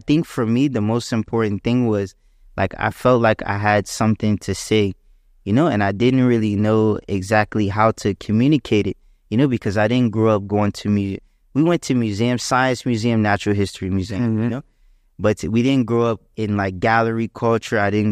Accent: Chuckatuck, Virginia, United States; I grew up in Virginia. Virginia, actually in a really small town called Chuckatuck, you know?

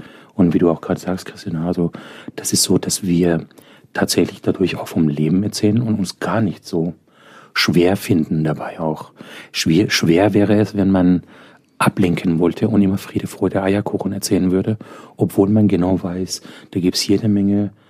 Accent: Iran; now in Germany; Ich bin ja aus dem Iran geflüchtet nach einer Revolution.

